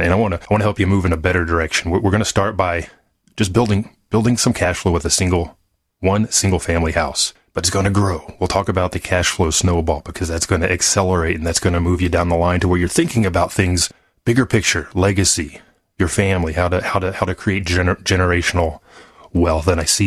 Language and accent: English; Texas, United States; I'm from the Dallas-Fort Worth area, if you're new to the show.